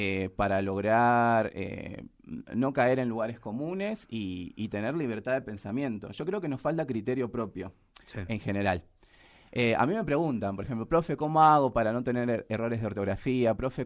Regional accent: Rosario, Santa Fe, Argentina; yo soy de Rosario

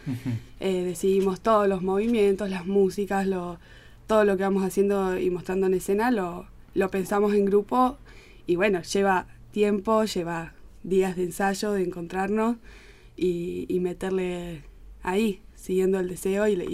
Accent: El Bolsón, Río Negro, Argentina; born there; Paso siempre, nací en el Bolsón y es la primera vez que piso tierra

